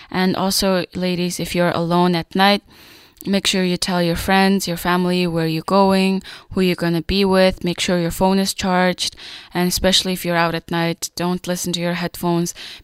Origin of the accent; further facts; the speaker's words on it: Vancouver, British Columbia, Canada; I'm also from Vancouver